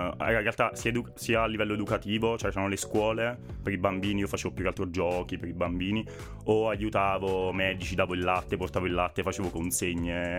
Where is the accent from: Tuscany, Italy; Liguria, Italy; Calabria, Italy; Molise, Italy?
Molise, Italy; Campobasso; Ah sì, sono di Campobasso, nel Molise.